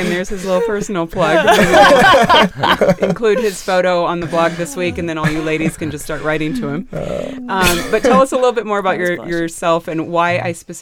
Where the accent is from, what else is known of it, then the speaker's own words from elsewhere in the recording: California, United States; I grew up in California myself.